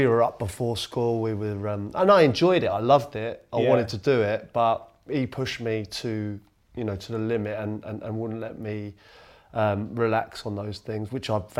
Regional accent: Macclesfield, North West England, United Kingdom; born there; also born or lived in Singapore; Mum was from Manchester. Mum and dad met in Manchester. My dad's from London. So I was born in Macclesfield. I was a journeyman from an early age. Went to Singapore.

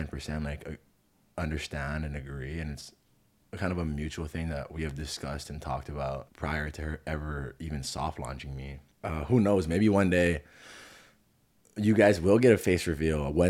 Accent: Hawaii, United States; I am Hawaiian. I'm a very proud Hawaiian at that. Irish, German, Hawaiian, Filipino, and Chinese.

